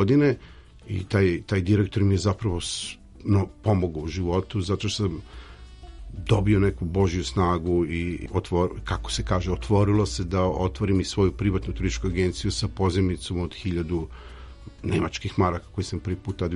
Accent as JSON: {"language": "Serbian", "town": "Zemun Polje", "region": "Belgrade", "country": "Serbia", "said": "Kao što sam i rekao, ja sam iz Zemun Polja."}